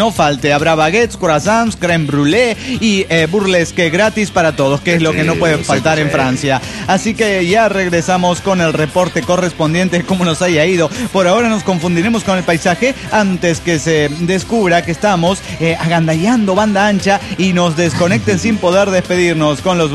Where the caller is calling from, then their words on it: Guadalajara, Jalisco, Mexico; Soy la tapatía rojiblanca desde Guadalajara, Jalisco, México.